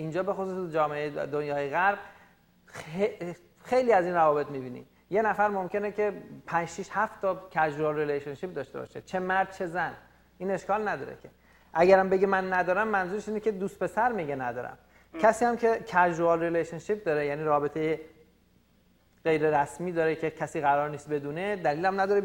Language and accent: Persian; Iran; ما مردای ایرانی هستیم